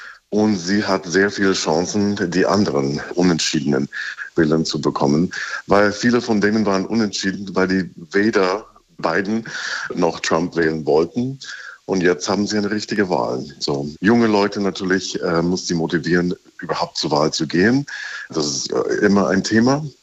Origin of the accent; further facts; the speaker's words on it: United States; German is a second language; Man kann auch sagen, als Amerikaner, man braucht immer ein bisschen Show, ein bisschen Aufmerksamkeit.